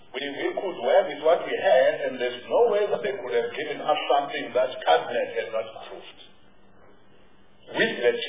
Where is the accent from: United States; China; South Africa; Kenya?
South Africa; English is a second language; What you say in English? I'm not English. I'm too much of a Zulu.